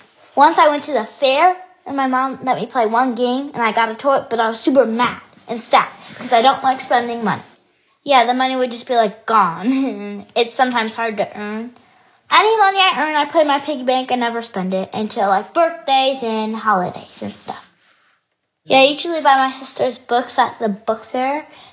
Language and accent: English; Novi, Michigan, United States; I am from Novi, Michigan.